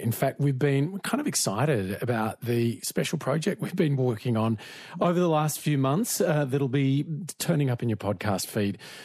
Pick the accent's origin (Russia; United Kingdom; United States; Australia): Australia; Jindabyne, New South Wales; I grew up in Jindabyne in the Snowy Mountains, and I'm so grateful that I always have that place to go back to.